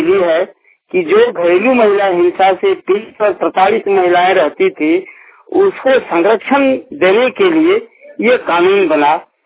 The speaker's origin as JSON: {"language": "Hindi", "town": "Deoghar", "region": "Jharkhand", "country": "India", "said": "मैं देवघर का रहने वाला हूं"}